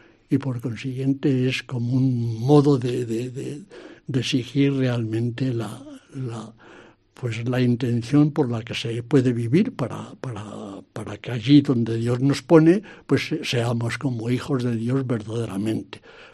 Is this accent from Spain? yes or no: yes; Pinar Negrillo, Castile and León, Spain; born there; Mi familia es, pues claro, es de un pueblo pequeñito aquí de Segovia, junto a lo central de Segovia. Y entonces se llama Pinar Negrillo, el pueblo mío donde yo nací.